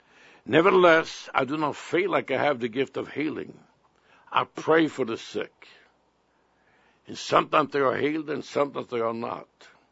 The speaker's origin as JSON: {"language": "English", "country": "Sweden", "tie": "born there", "second_language": "English", "said": "I was born in Sweden. I was born in 1939."}